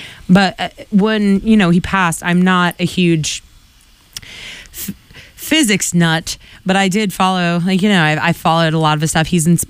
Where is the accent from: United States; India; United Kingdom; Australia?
United Kingdom; accent: British; it doesn't properly convey my British accent.